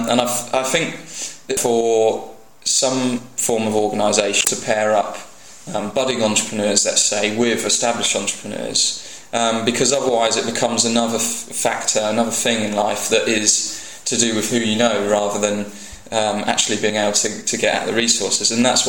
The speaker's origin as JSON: {"language": "English", "town": "Cambridge", "region": "East of England", "country": "United Kingdom", "tie": "born or raised there", "said": "I mean, I grew up in Cambridge, so I do have a number of contacts"}